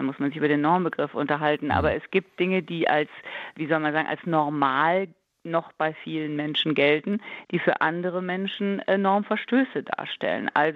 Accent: Cologne, North Rhine-Westphalia, Germany; früher, als Kind, habe ich als Kölnerin Karneval ganz, ganz toll gefunden

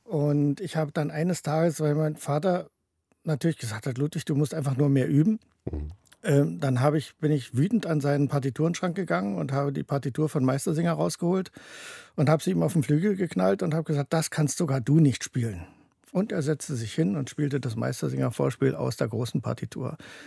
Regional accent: Weimar, Thuringia, Germany; also born or lived in Dresden; geboren bin ich in Dresden, habe dort aber das Leben noch nicht bewusst wahrgenommen. Wir sind dann, weil mein Vater die Stelle als Kapellmeister in Weimar bekam, nach Weimar gezogen. Dort habe ich dann meine, wie heute würde man sagen, Grundschulzeit absolviert.

